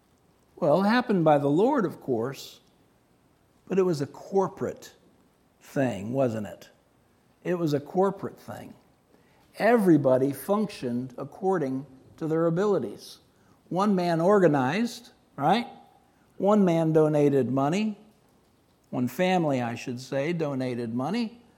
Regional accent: the South, United States; I was raised in the South, and when I got saved, the big thing going was the church softball league

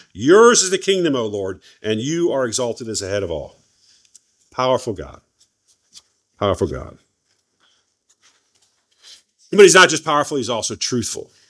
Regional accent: Cleveland, Ohio, United States; As I said, I'm from Ohio, in Cleveland.

